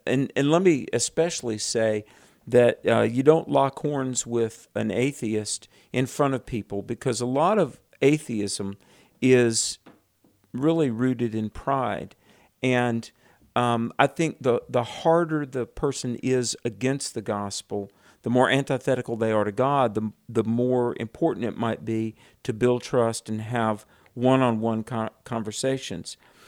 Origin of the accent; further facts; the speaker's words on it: the South, United States; I'm from the South. We'd give people a jar of apple butter.